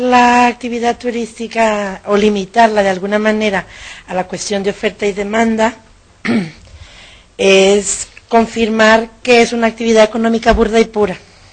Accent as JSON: {"language": "Spanish", "country": "Honduras", "said": "porque me ha permitido de alguna manera entender algo que es esencial en Honduras. Honduras inicialmente fue un país eminentemente agrícola, y la agricultura para mis paisanos es"}